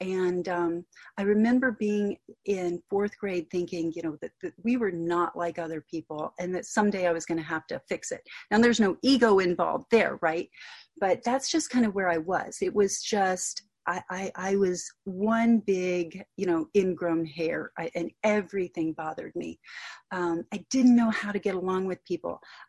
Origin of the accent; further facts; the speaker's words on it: Corpus Christi, Texas, United States; born there; I was born in Corpus Christi, Texas.